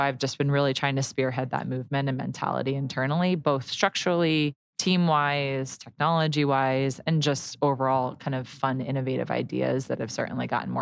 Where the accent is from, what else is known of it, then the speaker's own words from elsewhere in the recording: Connecticut, United States; also born or lived in Ohio; So, I grew up in Connecticut. So I'm from the East Coast. I went to school out in Ohio.